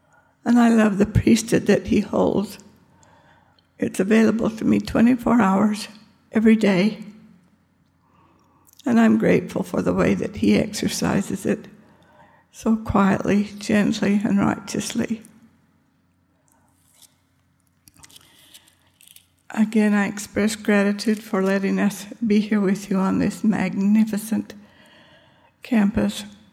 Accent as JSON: {"language": "English", "region": "Scotland", "country": "United Kingdom", "said": "Even though … from Scotland, green's my favorite color"}